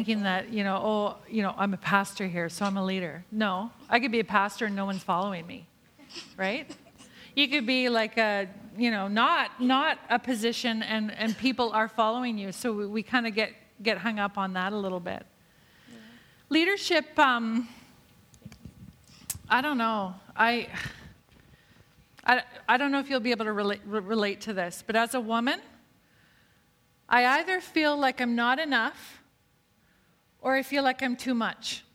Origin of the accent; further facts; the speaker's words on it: Canada; And really, as women, that really holds us back from leadership hugely. We're women and we're Canadian.